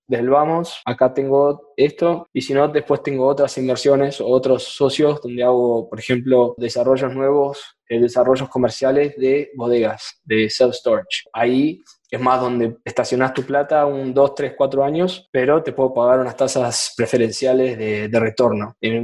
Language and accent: Spanish; Argentina; now in United States; Lugares como yo vengo, como Argentina, eso existe hace un millón de años. Pero acá en Estados Unidos lo empezaron a hacer ahora